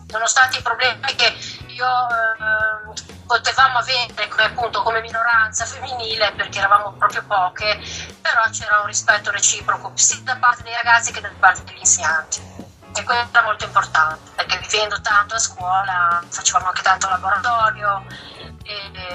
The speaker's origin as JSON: {"language": "Italian", "town": "Genoa", "region": "Liguria", "country": "Italy", "tie": "born there", "said": "Sono nata a Genova e i miei genitori erano siciliani."}